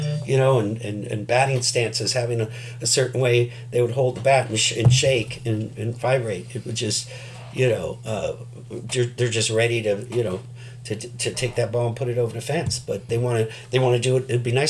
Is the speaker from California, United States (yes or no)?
yes; San Francisco, California, United States; And growing up in San Francisco, you know, we've even had a few here lately.